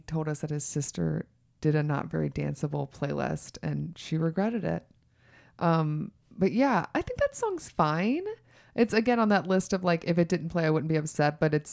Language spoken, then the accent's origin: English; Georgia, United States; I am from Georgia.